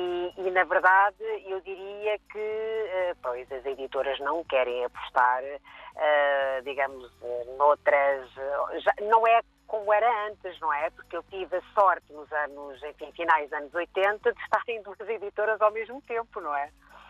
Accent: Mozambique; now in Portugal; Eu vinha de Moçambique e na verdade, quando aterramos e passámos a viver em Portugal

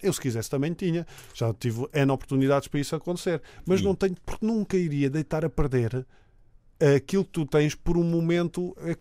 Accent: Alentejo, Portugal; Como sou alentejano, comia muito porco e borrego e cabrito.

